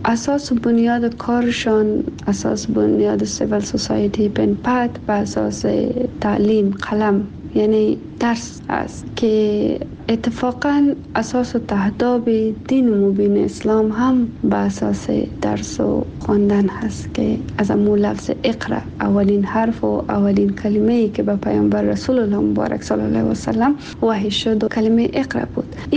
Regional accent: Afghanistan; امرای وطنم، امرای ملت خیورم

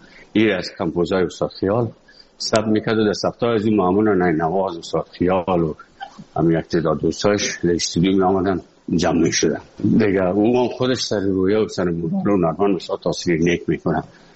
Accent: Afghanistan; moved away as an adult; also born or lived in Moscow; از افغانستان برامدیم آمدیم سه مسکو 4 سال مسکو

